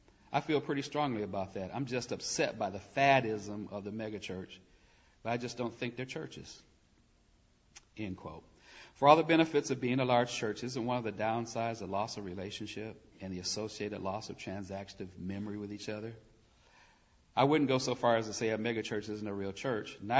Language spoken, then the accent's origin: English; Indianapolis, Indiana, United States; born there; I was born in Indianapolis, within earshot of the Speedway, and at 6 months old, my dad had me at the 500 as a baby.